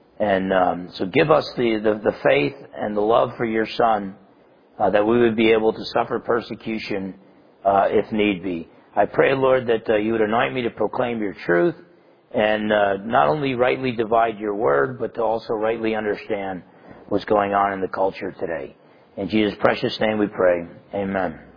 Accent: New Jersey, United States; not just because I'm half Italian and I'm from New Jersey, that I tend to be pessimistic.

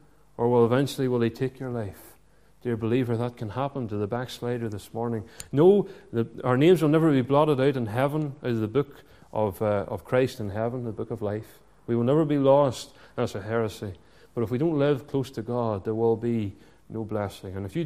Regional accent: Ballymena, Northern Ireland, United Kingdom; I grew up in Ballymena, just outside Ballymena

